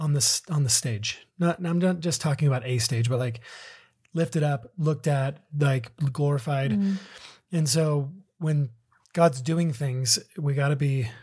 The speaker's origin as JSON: {"language": "English", "region": "California", "country": "United States", "tie": "born or raised there", "said": "We grew up in Southern California."}